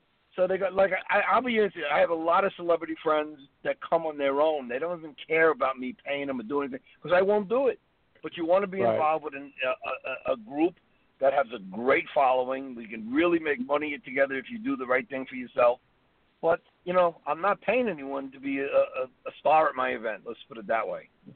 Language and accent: English; Brooklyn, New York, United States; I come from Brooklyn, New York